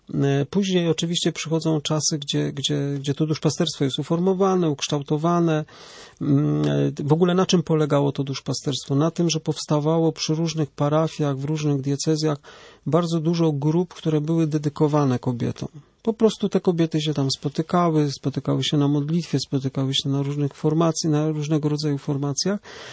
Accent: Łódź, Łódź Voivodeship, Poland; I pochodzę z Łodzi.

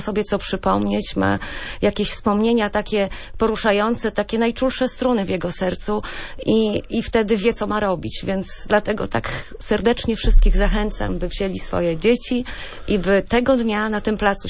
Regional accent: Środa Śląska, Lower Silesian Voivodeship, Poland; ze Środy Śląskiej i z innych miejscowości też, ale z tej mojej rodzinnej miejscowości

